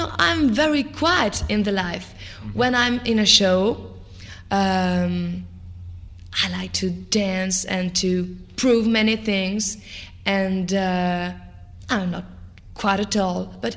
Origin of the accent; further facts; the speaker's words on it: northern France, France; English is a second language; My father is a farmer, the north of the France.